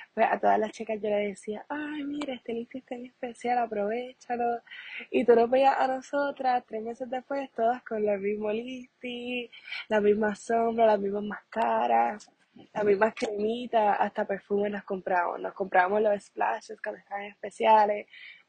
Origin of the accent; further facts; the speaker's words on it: Mayagüez, Puerto Rico; born there; está localizado en el mismo pueblo de Mayagüez.